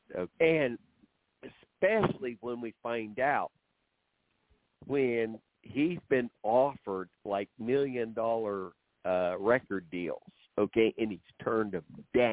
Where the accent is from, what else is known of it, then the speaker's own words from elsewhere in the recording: Oklahoma, United States; now in Virginia, United States; I'm originally from Oklahoma, but I was in the Army and I traveled so much.